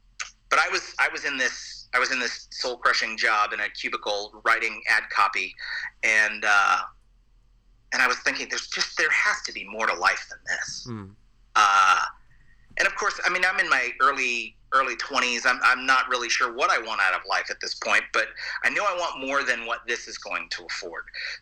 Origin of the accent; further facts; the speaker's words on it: Fresno, California, United States; My hometown is Fresno, California, which is smack dab in the middle of the armpit of California.